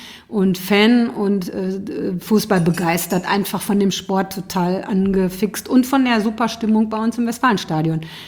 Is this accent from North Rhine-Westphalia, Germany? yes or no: yes; Iserlohn, North Rhine-Westphalia, Germany; Ich komme aus Nachbarstadt. Ich komme aus dem Sauerland, aus Iserlohn. Das ist grenzt, also ist ja ganz dicht dran am Ruhrgebiet.